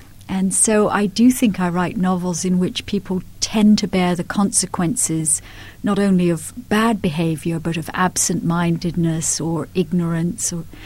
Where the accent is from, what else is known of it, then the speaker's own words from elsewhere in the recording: Scotland, United Kingdom; I think that growing up in Scotland as I did and going to a strict Scottish Sunday school